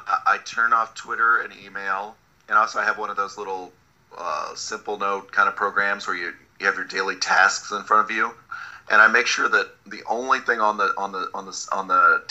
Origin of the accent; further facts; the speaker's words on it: Texas, United States; also born or lived in New York; I'm from Texas. And one of the things I realized when I came to California was that I'm kind of a Western guy in orientation.